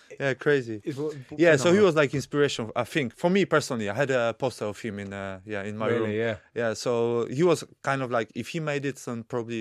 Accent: Poland; English is a second language; moved away; Yeah, I was a kid from Poland, really.

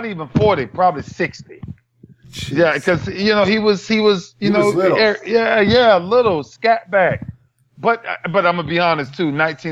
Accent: Miami, Florida, United States; But, Doc, this is when I came from Miami. All we know is running.

